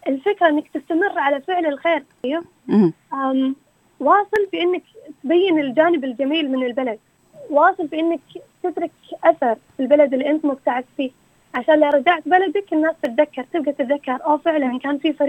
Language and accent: Arabic; Dammam, Eastern Province, Saudi Arabia; مثلا أنا من الدمام، طيب يعني من المنطقة الشرقية